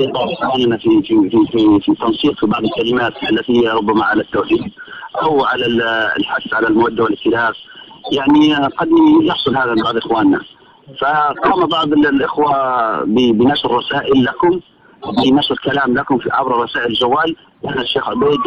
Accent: Benghazi, Libya; نعم أنا من بنغازي يا شيخنا.

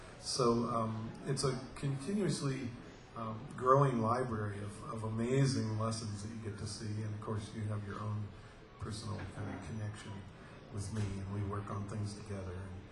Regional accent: Florida, United States; I come from Florida. Hey, I grew up down here.

